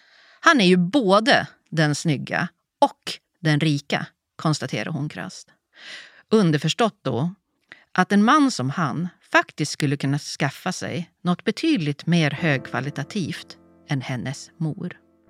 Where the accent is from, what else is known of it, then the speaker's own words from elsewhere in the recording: Västerbotten County, Sweden; Där hemma i Västerbottens små inlandskommuner var det ont om den typen.